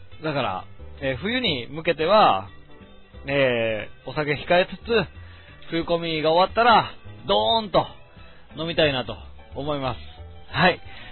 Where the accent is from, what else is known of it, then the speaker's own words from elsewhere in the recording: Kansai, Japan; 僕は関西人ですけど納豆とかは全然大丈夫で